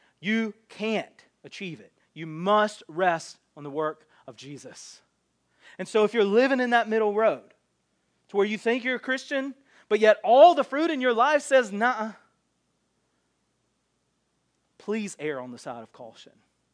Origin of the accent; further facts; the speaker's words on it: the South, United States; Because we grew up in the South, most of us